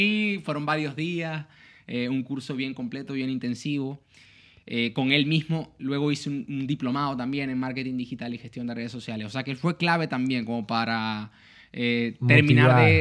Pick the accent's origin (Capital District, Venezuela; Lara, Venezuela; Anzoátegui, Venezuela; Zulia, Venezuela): Zulia, Venezuela; Maracaibo; moved away as an adult; Maracaibo